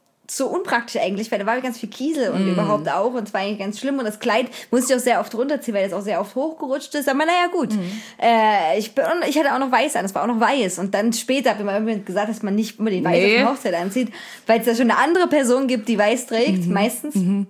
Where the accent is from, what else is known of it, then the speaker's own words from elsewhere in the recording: Reinsdorf, Saxony, Germany; Ich kann ja sagen, wo ich herkomme, aus Reinsdorf, ist nah an Zwickau